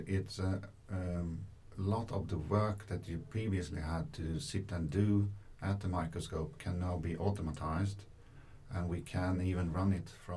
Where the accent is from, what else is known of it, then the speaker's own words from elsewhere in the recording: Sweden; English is a second language; now in Japan; I come from Sweden. I came here to OIST 2 years ago. And in Sweden, I was previously at the Karolinska Institute in Stockholm.